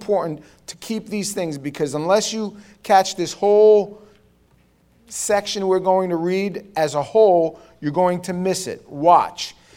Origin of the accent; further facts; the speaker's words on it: Howard Beach, New York, United States; When I was in my teens, we had a few miles away on Queens Boulevard, in Ozone Park. I grew up in Howard Beach. There was a gym.